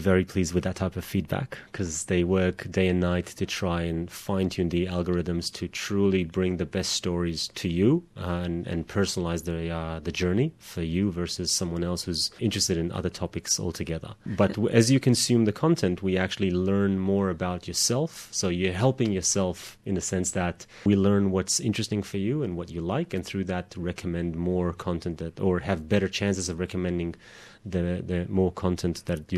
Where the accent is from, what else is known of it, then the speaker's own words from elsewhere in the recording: Israel; English is a second language; moved away as an adult; now in Australia; Well, I'm Israeli, so … is an Israeli name, obviously. I was born in Israel almost 39 years ago.